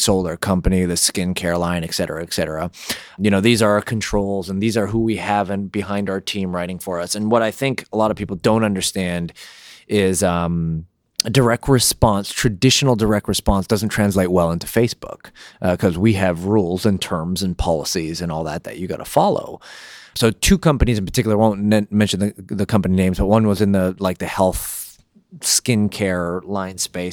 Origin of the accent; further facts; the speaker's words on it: Canada; Now, keep in mind, I'm Canadian, so we have terrible reward systems.